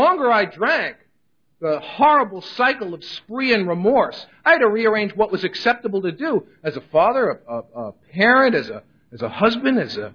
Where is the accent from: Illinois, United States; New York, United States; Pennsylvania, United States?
New York, United States; New York City; born or raised there